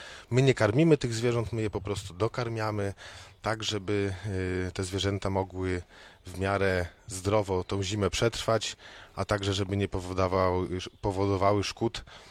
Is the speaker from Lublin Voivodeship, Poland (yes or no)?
yes; Lublin, Lublin Voivodeship, Poland; sam się urodziłem i wychowałem w Lublinie, także tutaj jest przyjazd mój, nastąpił po studiach.